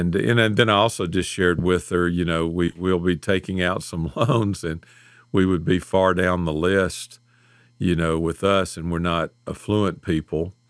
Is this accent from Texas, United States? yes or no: no; Memphis, Tennessee, United States; Of course, we're from Memphis.